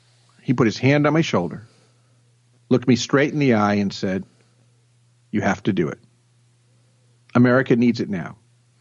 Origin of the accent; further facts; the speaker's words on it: Nashua, New Hampshire, United States; also born or lived in Maine; I was born in Maine, and then we moved to Nashua, New Hampshire, southern New Hampshire, just outside of Boston.